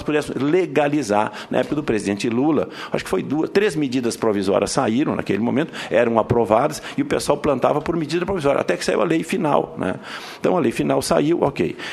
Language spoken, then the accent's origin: Portuguese; Brazil; aqui dentro do Brasil, sendo brasileiro